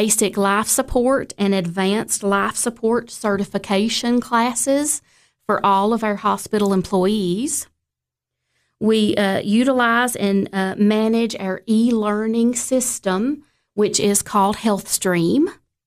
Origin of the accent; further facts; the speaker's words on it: Smithville, Tennessee, United States; I was born and raised in Smithville, Tennessee.